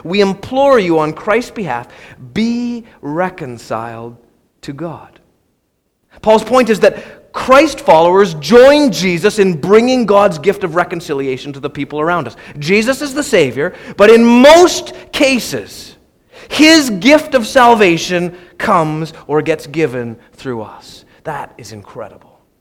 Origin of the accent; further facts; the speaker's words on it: Canada; But James, we're Canadian. This is a problem, right? In Canada, the worst thing that you can do to a person is offend them.